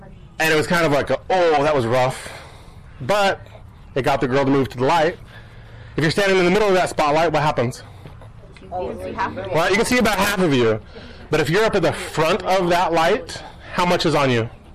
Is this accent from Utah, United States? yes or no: yes; Ogden, Utah, United States; So I grew up in that during the week. But growing up, so I grew up there in Ogden, Utah.